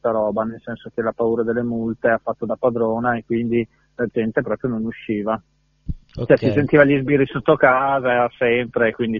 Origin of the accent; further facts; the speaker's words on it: Noriglio, Trentino-Alto Adige, Italy; dalla mattina a Noriglio, che è il mio paese